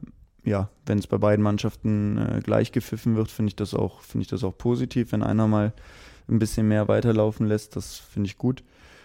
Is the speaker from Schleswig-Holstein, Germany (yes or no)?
no; Aachen, North Rhine-Westphalia, Germany; born there; Ich komme selbst ja gebürtig aus Aachen, das passt so ungefähr.